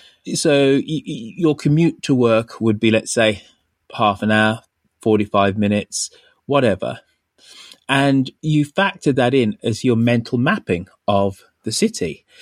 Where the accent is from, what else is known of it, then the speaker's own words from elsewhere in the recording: Birmingham, West Midlands, United Kingdom; I grew up in Birmingham. So Birmingham, relatively big city in the UK.